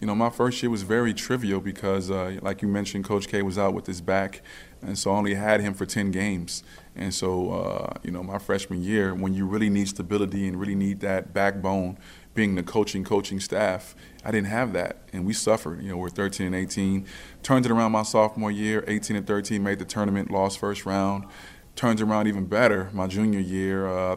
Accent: Los Angeles, California, United States; I'm from Los Angeles, California, and that's the organization that I played for

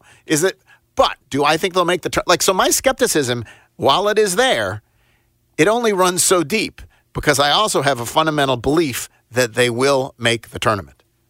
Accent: Buffalo, New York, United States; Maybe it's the other part of growing up in Buffalo.

